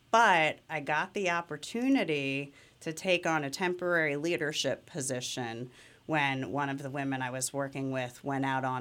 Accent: Bethlehem, Pennsylvania, United States; I am proud to have been born and raised in Bethlehem.

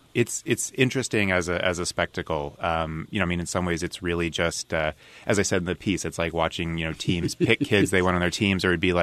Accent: Kansas City, Missouri, United States; also born or lived in New York; I'm from Kansas City originally, but yeah. had been living in New York for several years before our family moved back.

